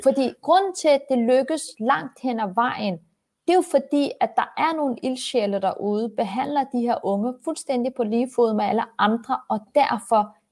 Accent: Copenhagen, Capital Region of Denmark, Denmark; Jeg kommer selv fra social klasse 5. Jeg er vokset op på Vesterbro.

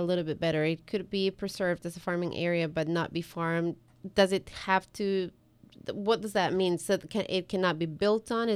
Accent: Ecuador; I'm from Ecuador originally. So I grew up

